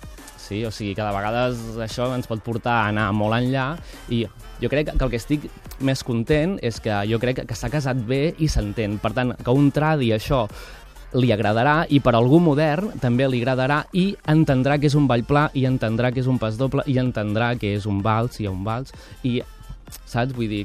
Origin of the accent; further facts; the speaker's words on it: Sallent, Catalonia, Spain; El repertori, sobretot, és repertori de Sallent, del meu poble.